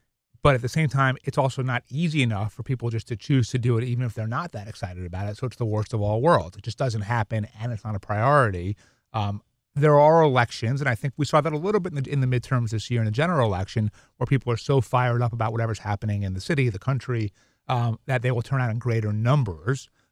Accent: New York, United States; I grew up in New York, in Brooklyn, Long Island, first generation American. We didn't really have any money or know anybody.

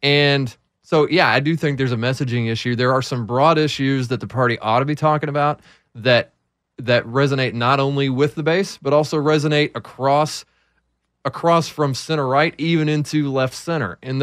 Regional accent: Texas, United States; And I moved back here in 2009, mm-hmm. and I grew up in Texas.

